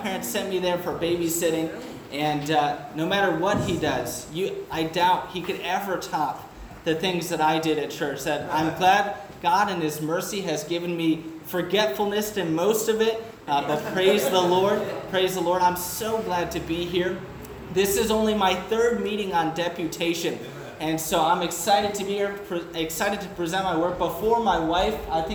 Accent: Michigan, United States; also born or lived in Charlotte, Michigan; So I was saved at the age of 10 at Needmore Baptist Church in Charlotte, Michigan. I grew up in Michigan, right outside of Lansing.

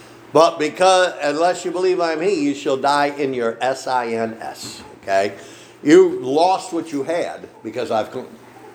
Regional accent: Brooklyn, New York, United States; I'm from Brooklyn.

